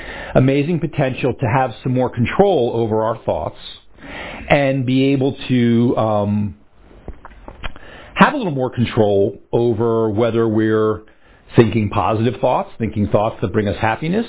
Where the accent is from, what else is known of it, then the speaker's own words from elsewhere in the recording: New Jersey, United States; Because I grew up in New Jersey, and I learned to drive and kind of imitated the way I saw certain other people in New Jersey driving.